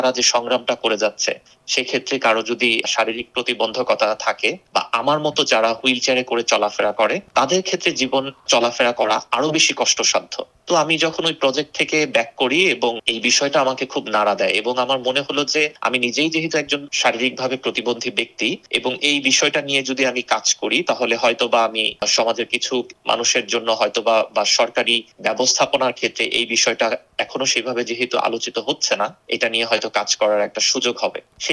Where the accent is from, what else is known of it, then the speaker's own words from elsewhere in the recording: Bangladesh; moved away; যেহেতু আমি বাংলাদেশে কালচার সবকিছু এগুলোতে বড় হয়েছি